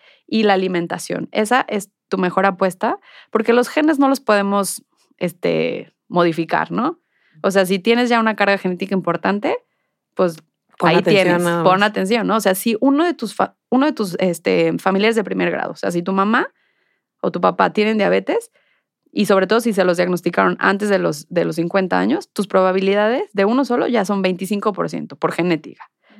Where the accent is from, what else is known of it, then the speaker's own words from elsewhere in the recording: Mexico; como población mexicana, tenemos otro gen asociado a la diabetes